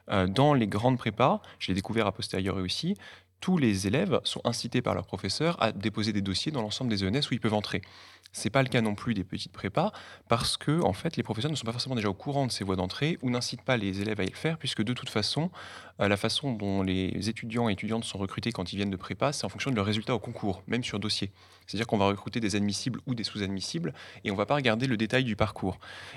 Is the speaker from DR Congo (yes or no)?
no; Arbois, Bourgogne-Franche-Comté, France; moi, je suis originaire du Jura, à Arbois, donc une petite ville de 3000 habitants qui est connue pour le vin, première AOC en 1936, et pour Louis Pasteur, parce que c'est la maison natale de Louis Pasteur